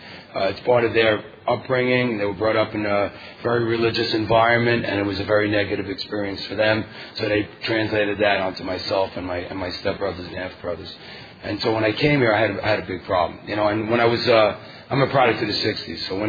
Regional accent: New York, United States; I'm an addict. … I'm from New York.

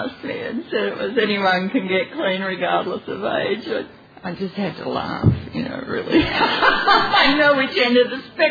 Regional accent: Australia; you know, I am Australian.

